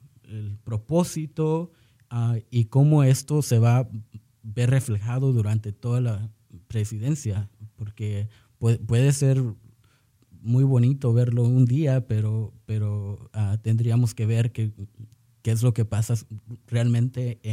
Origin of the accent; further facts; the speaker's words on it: Oaxaca, Mexico; Yo como mexicano obviamente crecí allá en México, en Oaxaca, en un pueblo